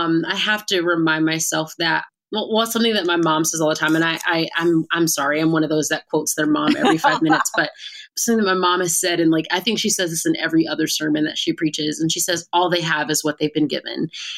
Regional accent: Southern United States, United States; I grew up in the South and I'm Black and I'm really proud to be, you know, who I am, and I'm proud of my family and our culture.

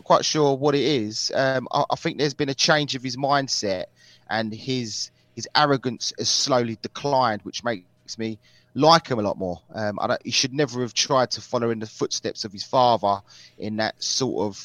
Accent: United Kingdom; it's a big fight, especially for us as British boxing fans.

